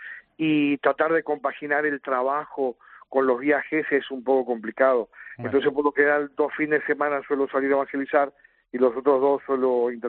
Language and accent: Spanish; Argentina; moved away as an adult; now in Spain; yo soy originario de Argentina, pero estoy radicado hace ya unos 12, 13 años aquí en España.